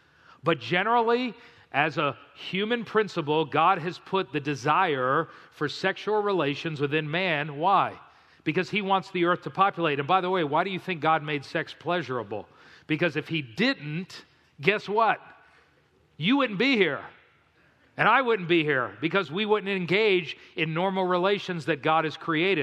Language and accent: English; Miami, Florida, United States; In fact, I grew up in South Florida in Miami, so we really didn't get a change of seasons.